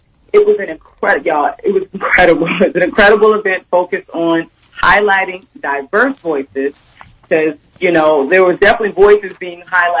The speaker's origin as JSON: {"language": "English", "region": "New Jersey", "country": "United States", "said": "I'm from Jersey, which is right there by New York, and I spent so much time in New York"}